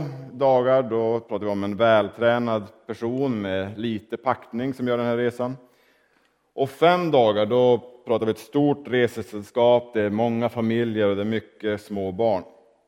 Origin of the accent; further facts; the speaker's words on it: Lycksele, Västerbotten County, Sweden; vid en sjö utanför Lycksele, den lilla stad där jag växte upp.